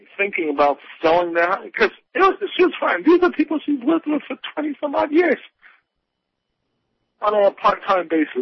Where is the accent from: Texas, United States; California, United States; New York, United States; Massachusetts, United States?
New York, United States; New York City; growing up around here, growing up in New York City, I've experienced the 80s with the crack epidemic and all that.